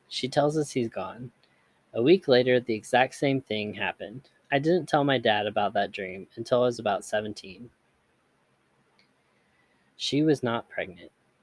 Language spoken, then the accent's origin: English; Arizona, United States; I grew up in Arizona, and we were in Chicago